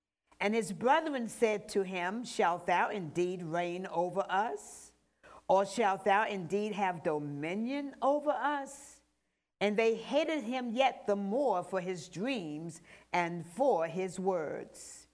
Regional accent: Richmond, Virginia, United States; I was raised in Richmond.

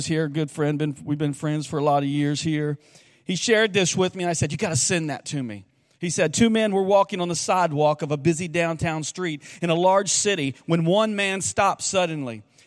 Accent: Columbus, Ohio, United States; I remember it being in Canton, Ohio. I grew up in Columbus, but I was there for a youth conference.

